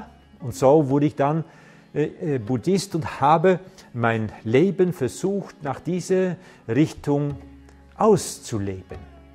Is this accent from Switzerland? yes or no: no; Netherlands; German is a second language; ich bin Holländer, deswegen dieser Ü-Klang. Meine Eltern haben keine Religion gehabt, ich habe keine Konfirmation oder Taufe oder irgendwas in diese Richtung erfahren.